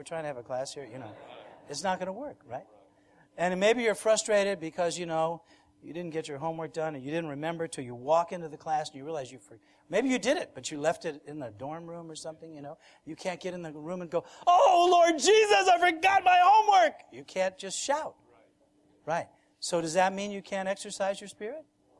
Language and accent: English; New York, United States; I'm from New York.